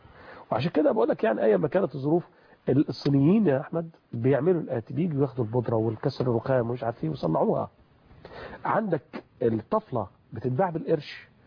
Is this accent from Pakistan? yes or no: no; Egypt; عندنا في مصر